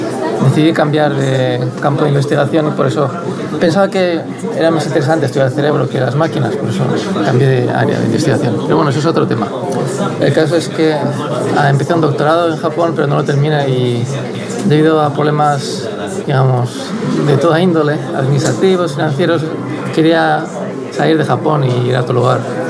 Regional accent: Madrid, Community of Madrid, Spain; moved away as an adult; also born or lived in Japan; Nací en Madrid y pasé los primeros 20 años de mi vida en Madrid.

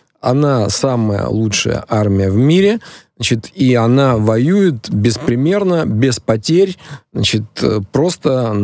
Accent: Dnipro, Dnipropetrovsk Oblast, Ukraine; Это мой родной город, поэтому я родился в Днепропетровске, я его прекрасно помню таким. Днепром я его уже не видел.

